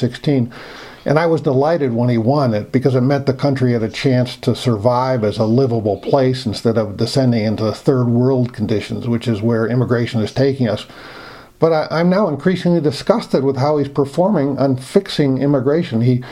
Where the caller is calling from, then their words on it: Montana, United States; I'm calling from Montana.